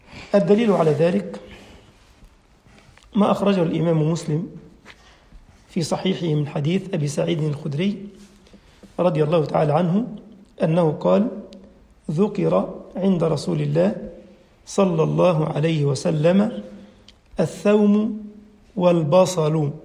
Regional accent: Egypt; وجدنا ان الكثير من الاكلات لها اسم عندنا في مصر وعندكم باسماء مختلفة

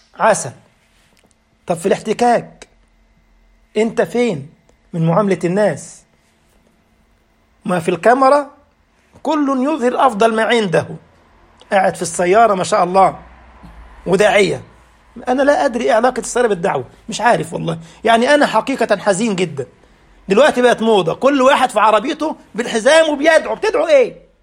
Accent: Egypt; ده الجماعة البسطاء عندنا في مصر يقول إيه؟

